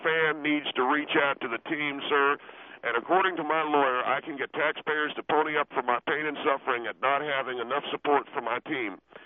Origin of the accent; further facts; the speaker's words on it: Knoxville, Tennessee, United States; I come from Knoxville, Tennessee. The home of the South is where the football and everybody knows about it.